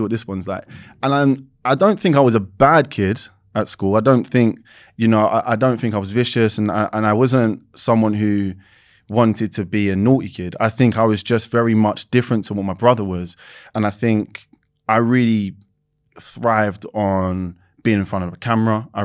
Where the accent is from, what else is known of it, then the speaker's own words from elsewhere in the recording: London, United Kingdom; East London, born and raised.